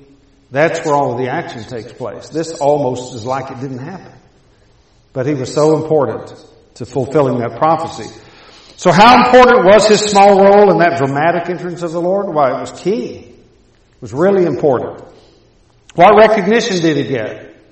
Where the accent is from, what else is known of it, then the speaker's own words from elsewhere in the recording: Texas, United States; I grew up in Texas, and I learned all about what it means to go take another man's horse